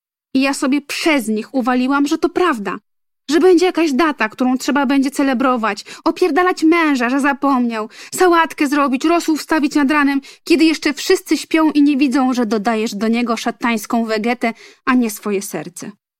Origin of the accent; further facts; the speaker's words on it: Niewiadów, Łódź Voivodeship, Poland; pochodzę z Niewiadowa, baśniowej krainy słynącej niegdyś z produkcji sprzętu gospodarstwa domowego i przyczep kempingowych. Miejsca, które wydało na świat słynnego aktora, kilkanaście tysięcy innych osób i mnie.